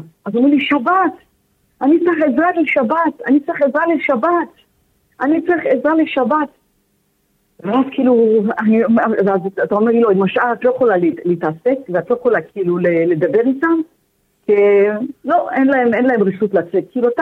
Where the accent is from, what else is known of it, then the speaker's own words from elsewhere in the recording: Ashkelon, Southern District, Israel; now in Jerusalem, Israel; אני מאשקלון, ואני נמצאת פה בירושלים.